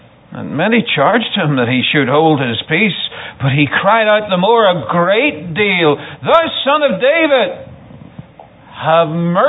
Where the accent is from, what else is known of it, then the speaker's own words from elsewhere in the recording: Ireland; And I'm from Ireland. Anybody know where Ireland is?